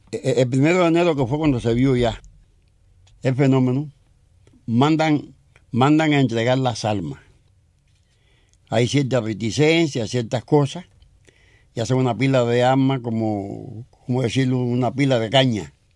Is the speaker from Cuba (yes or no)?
yes; Colón, Matanzas, Cuba; Yo nací en Colón, Matanzas, en el año 1939, uh-huh. El 31 de julio. Y de ahí hice la corta vida mía ahí en el pueblo mío, Colón.